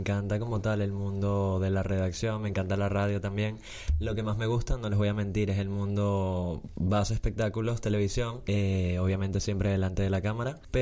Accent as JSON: {"language": "Spanish", "country": "Venezuela", "said": "Todo el mundo me pregunta si soy canario y me siento como, sí. No, Venezuela, ¿no lo notas?"}